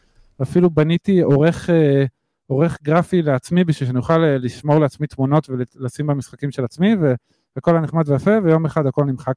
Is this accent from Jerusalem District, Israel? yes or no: no; Ness Ziona, Central District, Israel; now in Holon, Israel; אז אני במקום הנסטיונה, וכבר 10 שנים גר בחולון.